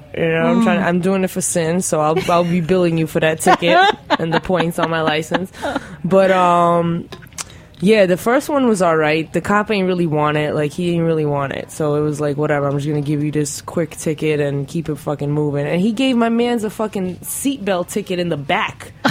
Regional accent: Brooklyn, New York, United States; I'm from Brooklyn. The other side, though.

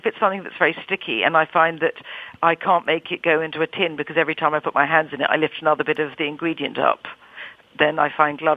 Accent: London, United Kingdom; also born or lived in Italy; being a Londoner, I've always been sort of influenced by so many different cultures, so it's pretty heterogeneous. But I lived in Italy for a long time

